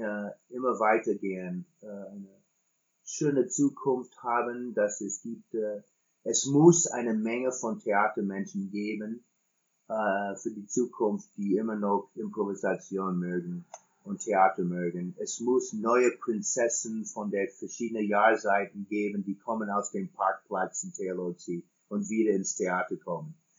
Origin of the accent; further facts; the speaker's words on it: United States; German is a second language; Ich bin Amerikaner, aber bin mehr Mensch als Amerikaner.